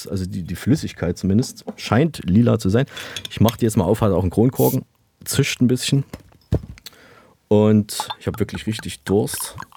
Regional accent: Saalfeld, Thuringia, Germany; born there; Konkret geht es um den Lokalteil meiner Geburtsstadt Saalfeld

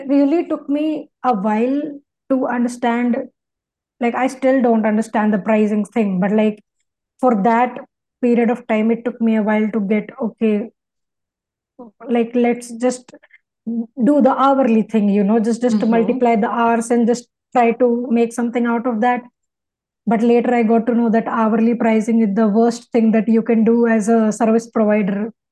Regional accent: India; those people were obviously in other countries and I'm from India.

